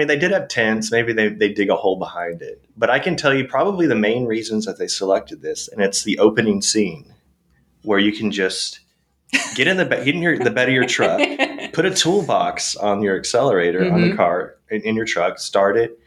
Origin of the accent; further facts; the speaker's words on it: Texas, United States; I grew up in the Rio Grande Valley.